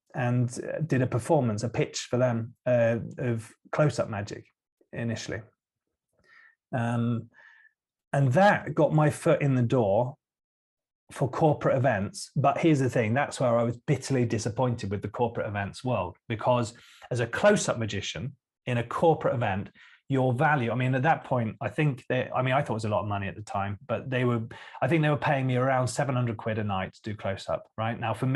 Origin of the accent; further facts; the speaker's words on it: Didcot, South East England, United Kingdom; now in Norway; You know, really, I'm from Didcot. We don't speak posh English there, but I put it on a little bit